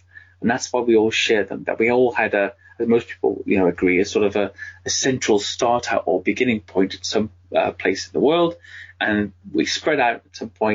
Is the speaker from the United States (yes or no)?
no; United Kingdom; For me, I mean, I'm 47 years old, so for me it is Nessie. I'm British as well, so that was the big one that was most accessible, I think, here.